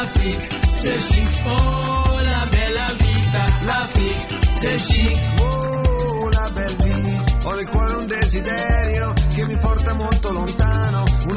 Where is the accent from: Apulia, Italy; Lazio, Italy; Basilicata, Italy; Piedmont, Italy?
Piedmont, Italy; Io sono piemontese, la bagna cauda mi è affezionata